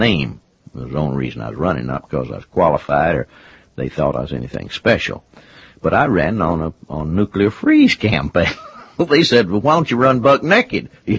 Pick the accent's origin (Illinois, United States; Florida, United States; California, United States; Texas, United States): Texas, United States; Austin; going down to where I was raised in Austin.